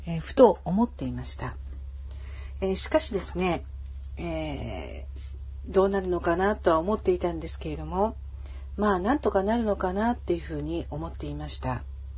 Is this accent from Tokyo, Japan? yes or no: no; Kumamoto, Japan; 実は私の実家は熊本にあるんです。